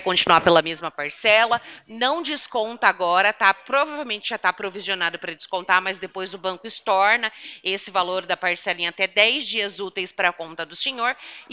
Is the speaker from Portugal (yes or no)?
no; Americana, São Paulo, Brazil; Eu não sou da cidade de Assis, eu sou da cidade de Americana